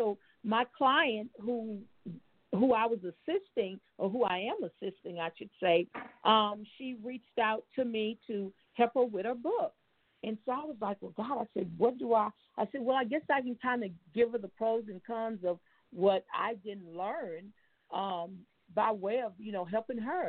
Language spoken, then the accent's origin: English; United States; born there; I was born here in America, and, you know, don't tell me nothing about Africa. I'm not from Africa, blah, blah, blah, blah, blah.